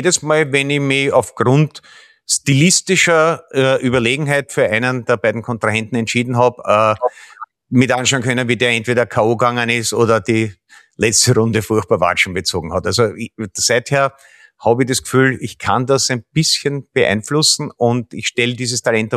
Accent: Vienna, Austria; dort, wo ich aufgewachsen bin, so Donaukanal, Sauerlände, die Gegend und so, da gab es ja früher Schwimmbäder

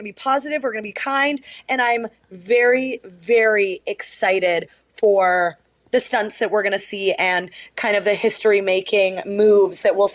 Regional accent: British Columbia, Canada; I'm Canadian and knows that I'm a Canucks fan and knows that I'm from Vancouver Island

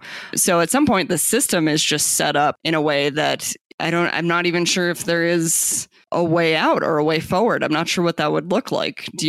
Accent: Tucson, Arizona, United States; when I was growing up in Tucson, the Border Patrol was not, it wasn't that noticeable when I was a kid.

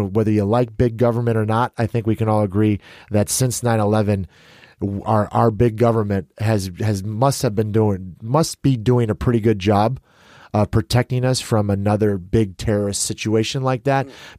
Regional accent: Chicago, Illinois, United States; And I'm from Chicago. I never didn't go to New York that often.

